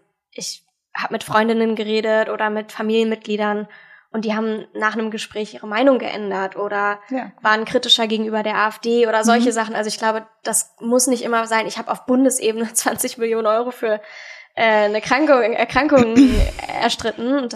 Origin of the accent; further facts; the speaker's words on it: Schwerin, Mecklenburg-Vorpommern, Germany; Ich bin als Europäerin aufgewachsen in Schwerin.